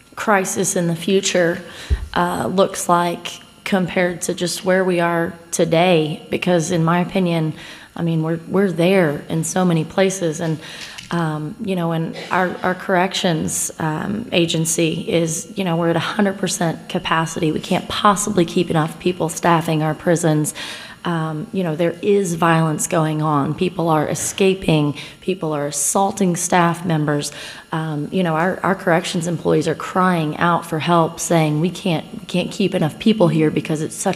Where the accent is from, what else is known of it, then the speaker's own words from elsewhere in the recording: Lexington, Oklahoma, United States; I'm from Lexington, Oklahoma, where, you know, earlier this year, the main bridge in town that connects us to the, you know, to Purcell, it just was not even functional.